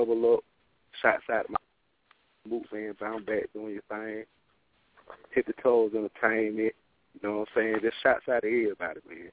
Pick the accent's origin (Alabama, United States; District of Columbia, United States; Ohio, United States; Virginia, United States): Alabama, United States; Lanier; I'm originally from Lanier, Alabama.